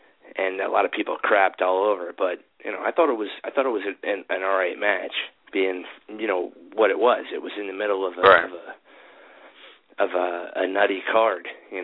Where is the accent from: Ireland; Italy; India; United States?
United States; Lincoln Park, New Jersey; He said he was from Clifton, right? I'm from Lincoln Park, so that's not far away.